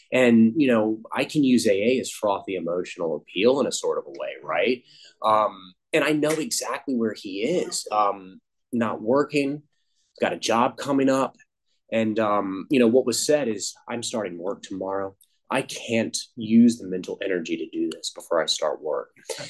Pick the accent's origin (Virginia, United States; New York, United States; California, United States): Virginia, United States; Richmond; I grew up and lived in Richmond my whole life. And, you know, my parents lived in the suburbs.